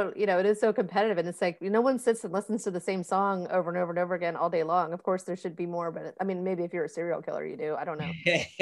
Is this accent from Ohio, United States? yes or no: no; Florida, United States; And I remember I grew up in Florida and I would lay on the beach